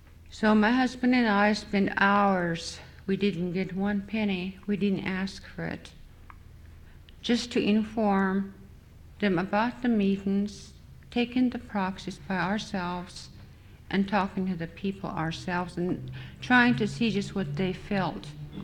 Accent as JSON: {"language": "English", "town": "Angoon", "region": "Alaska", "country": "United States", "tie": "born or raised there", "said": "belong to the Kutznu Corporation, which is in Angoon, Alaska, my hometown and the village where I was born."}